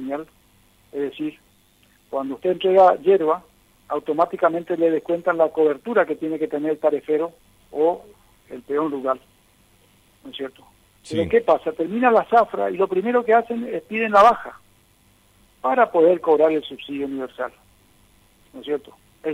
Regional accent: Andresito, Misiones, Argentina; acá en mi pueblo, en Andresito, hay trabajo.

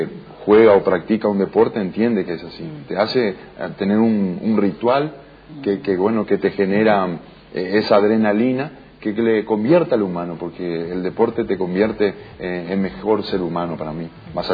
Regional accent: Misiones, Argentina

